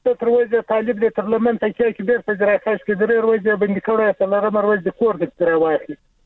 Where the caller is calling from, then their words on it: Shamulzai, Zabul, Afghanistan; زابل ولایت شملزو ولسوالۍ څخه خبره کوم.